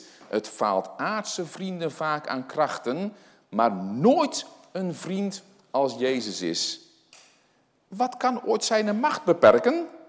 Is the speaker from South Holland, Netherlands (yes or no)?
yes; Gouda, South Holland, Netherlands; Ik kom uit Gouda.